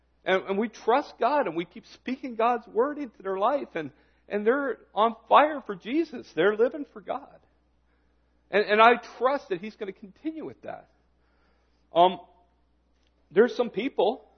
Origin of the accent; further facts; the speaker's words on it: Canada; I know we're Canadian, I know that we don't always express